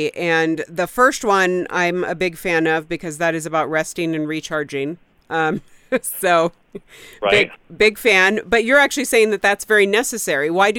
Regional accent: San Jose, California, United States; San Jose, California.

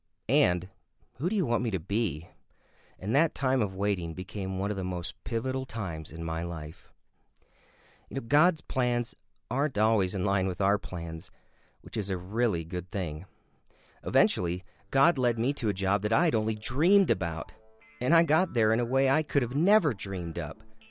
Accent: Wisconsin, United States; I'm originally from Wisconsin, where butter is considered a food group.

